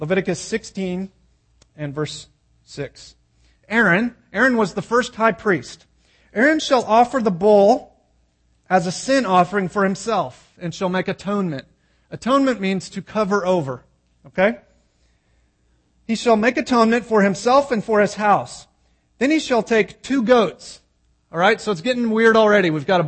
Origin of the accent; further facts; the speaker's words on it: Oklahoma, United States; Now, I moved here from Oklahoma, and there's this really odd thing that people do in Oklahoma.